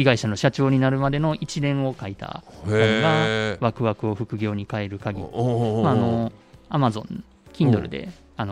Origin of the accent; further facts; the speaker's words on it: Kobe, Hyogo, Japan; まあ、僕神戸出身なんで、